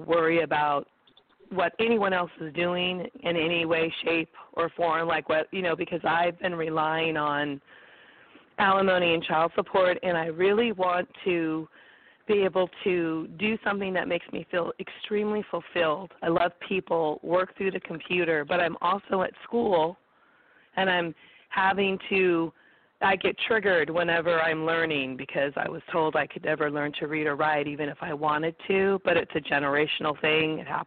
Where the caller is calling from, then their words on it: California, United States; I'm calling from California.